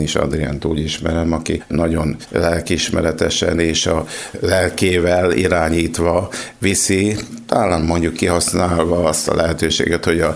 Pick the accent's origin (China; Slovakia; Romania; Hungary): Hungary; Sajószentpéter, Borsod-Abaúj-Zemplén; born there; de Sajó Szentpéteré vagyok, mert itt születtem, de nem itt nevelkedtem, tehát gyerekként, igaz, hogy a Sajóvölgyén onnan származom